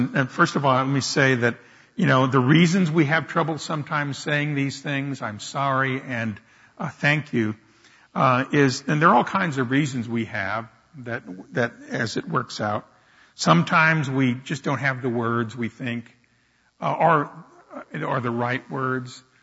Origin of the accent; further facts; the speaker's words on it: Jacksonville, Florida, United States; my hometown, Jacksonville.